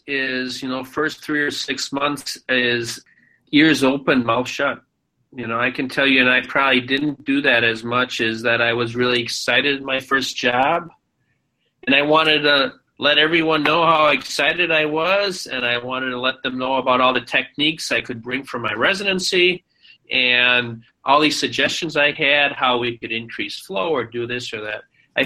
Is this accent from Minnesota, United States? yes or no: yes; Minnesota, United States; I come from Minnesota, but I train in Chicago, two different styles of communicating, direct versus indirect.